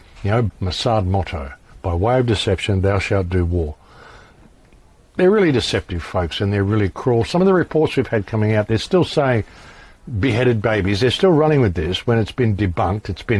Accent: Australia; I'm just an Australian, you know.

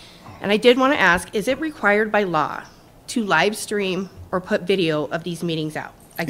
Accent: Dickinson, United States; I'm from Dickinson.

